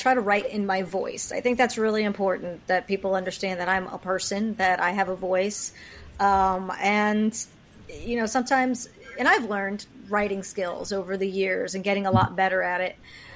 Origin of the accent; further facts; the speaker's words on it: New York, United States; I'm not. I'm a New Yorker.